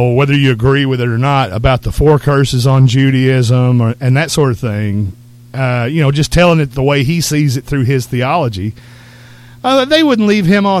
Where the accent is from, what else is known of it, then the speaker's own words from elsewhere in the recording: Texas, United States; Now, of course, I consider Texans my people, but at this time I am an American.